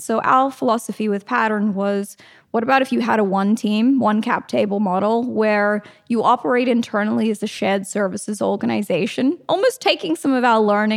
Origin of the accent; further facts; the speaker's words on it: Australia; now in United States; So you might be able to hear an accent still, even though I'm convinced I sound American and that I'm actually Australian